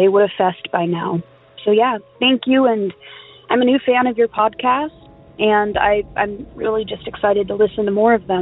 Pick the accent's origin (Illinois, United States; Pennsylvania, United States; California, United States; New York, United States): California, United States; Hey, Derek. … I'm from California.